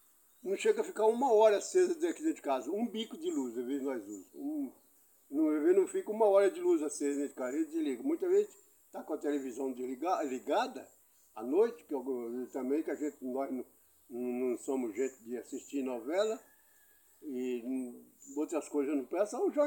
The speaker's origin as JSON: {"language": "Portuguese", "region": "São Paulo", "country": "Brazil", "said": "estamos morando lá dentro da Amazônia. É difícil. Como eu que vim lá de São Paulo, lugar de conforto"}